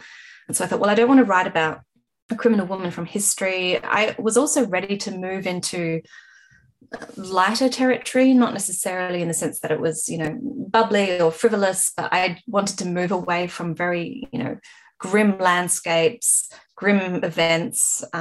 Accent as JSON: {"language": "English", "region": "South Australia", "country": "Australia", "tie": "born or raised there", "said": "growing up in the Adelaide Hills on Paramount Country, near villages like Harndorf, which is still a massive tourist destination, and the Barossa"}